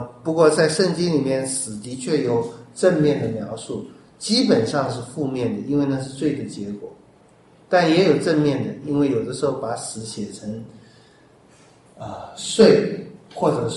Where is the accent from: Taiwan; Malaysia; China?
China; 我们中国人有一些很坏的习惯